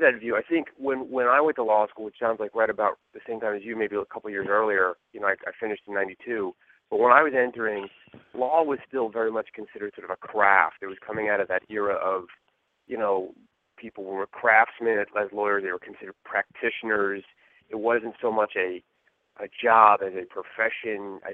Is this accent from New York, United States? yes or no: yes; New York, United States; also born or lived in Brooklyn; I was born there, but I was quickly exiled to Long Island as part of, I guess, everyone's American dream. And that's where I grew up, in Long Island in Nassau County